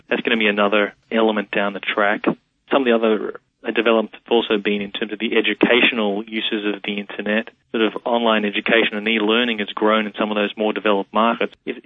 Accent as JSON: {"language": "English", "country": "Australia", "lives_now": "Paris, France", "said": "I'm an Australian working for a New York company living in Paris."}